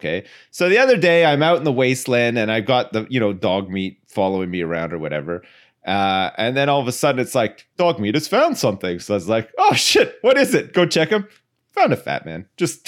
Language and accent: English; Ottawa, Ontario, Canada; where I grew up in Ottawa, in the suburbs